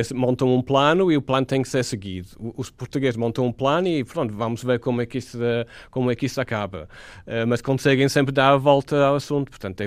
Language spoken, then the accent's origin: Portuguese; Yorkshire and the Humber, United Kingdom; Portuguese is a second language; De Yorkshire, ao pé de Sheffield. Na minha vila, que tem 60 mil pessoas, fecharam a esquadra da polícia